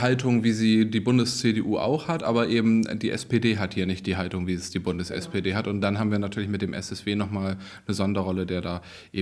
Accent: Kiel, Schleswig-Holstein, Germany; will ich das hier gerne auch auf die Tagesordnung setzen als Kieler

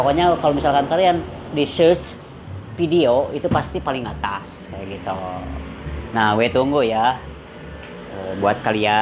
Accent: Garut, West Java, Indonesia; gue itu berasal dari kota Garut. Gue umur sekarang udah mau 27 tahun, kelahiran 93.

